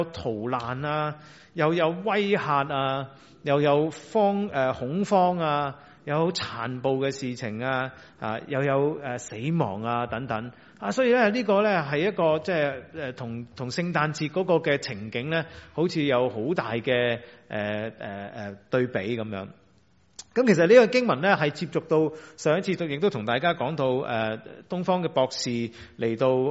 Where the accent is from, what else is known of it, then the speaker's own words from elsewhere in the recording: Chaozhou, Guangdong, China; 好似我哋潮州人講話叽叽咕叽叽嚇